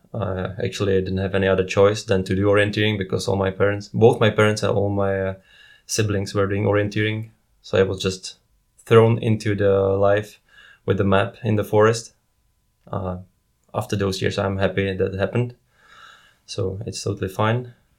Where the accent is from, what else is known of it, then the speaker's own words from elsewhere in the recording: Šumperk, Olomouc Region, Czechia; I'm from Czech Republic. I come from the city of Šumperk, which is in the north of the east part of Czech Republic.